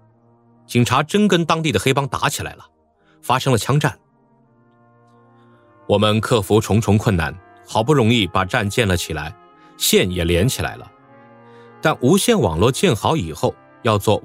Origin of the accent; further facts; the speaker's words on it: China; 我们就告诉他们我们是中国人，在帮他们建通信网络，还让客户出去证明，证明我们是中国人。